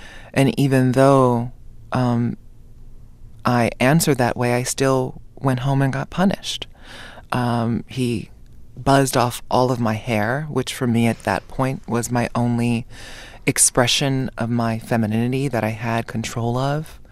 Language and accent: English; Hawaii, United States; You know, growing up in Hawaii, trans people were a part of my everyday.